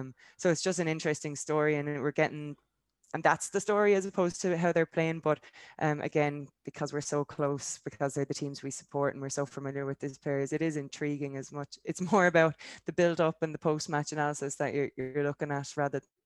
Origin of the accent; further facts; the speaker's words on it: Ireland; I love watching him play, as much as you hate to admit that as an Irish person.